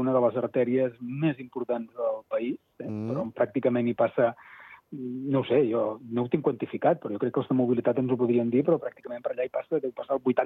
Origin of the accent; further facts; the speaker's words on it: Catalonia, Spain; Però bé, som gent del Pirineu, no? Som gent